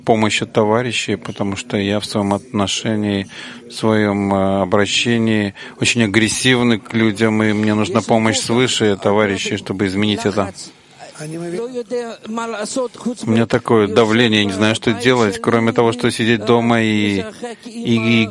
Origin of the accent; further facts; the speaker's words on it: United States; Я еврей американский, который переехал сюда.